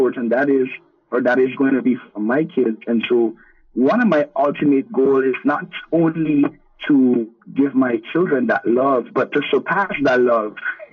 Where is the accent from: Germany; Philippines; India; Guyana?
Guyana; And so growing up in Guyana, apart from the discipline, one of the things I grew with is unconditional love.